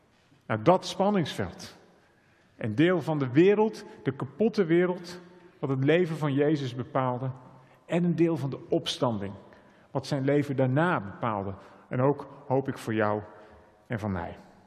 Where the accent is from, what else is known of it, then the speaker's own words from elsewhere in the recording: Kampen, Overijssel, Netherlands; moved away as an adult; now in Amsterdam, Netherlands; Ik ben geboren en getogen in Kampen en 13 jaar geleden in Amsterdam verhuisd